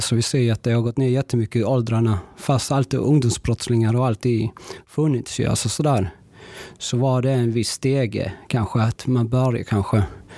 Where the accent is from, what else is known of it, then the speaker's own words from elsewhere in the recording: Gamlegården, Skåne, Sweden; Men det är ju där jag växte upp, och i Gamlegården.